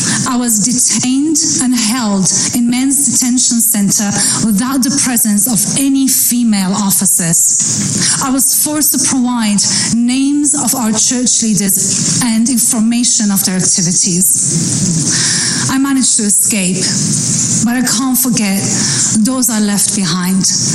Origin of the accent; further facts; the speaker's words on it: Iran; I'm an Assyrian from Iran.